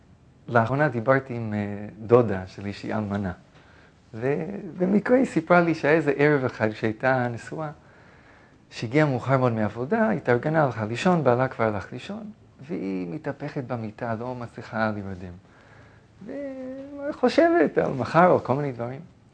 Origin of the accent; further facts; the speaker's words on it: Toronto, Ontario, Canada; Hebrew is a second language; moved away as an adult; now in Israel; אני גדלתי בקנדה, טורונטו, קנדה. באתי לארץ לשנה ללמוד בישיבה, בגיל 18, ומאז אני פה.